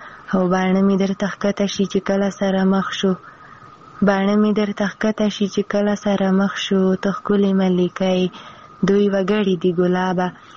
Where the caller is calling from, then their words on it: Khyber Pakhtunkhwa, Pakistan; له جنوبي وزیرستان راغلی یم